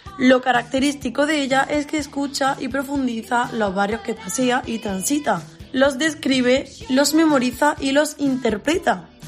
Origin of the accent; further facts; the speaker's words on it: Andalusia, Spain; now in Málaga, Spain; Adoro la Navidad y encima en mi pueblo, ya sabéis, por las serranías de Jaén, siempre nieva. Que ahora que he venido de nuevo a Málaga, no la voy a ver más.